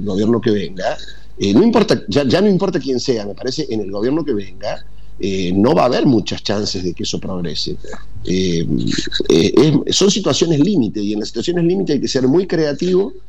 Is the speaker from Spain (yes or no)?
no; Argentina; no podemos seguir discutiendo sobre lo que ella diga y que nos marque la agenda como argentinos